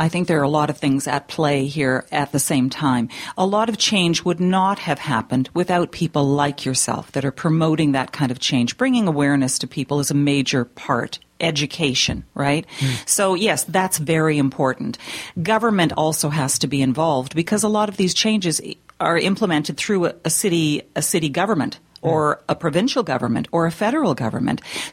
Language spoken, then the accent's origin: English; Sudbury, Ontario, Canada; I'm actually from Sudbury